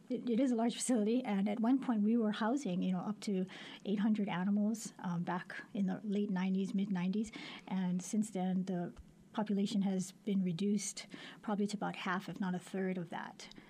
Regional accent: Hawaii, United States; because we're Hawaiian, you know

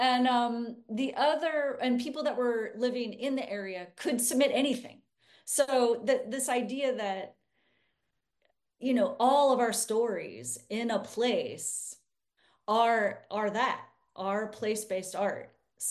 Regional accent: Oregon, United States; I'm born and raised in Oregon, and I've lived on the east side of the mountains most of my life.

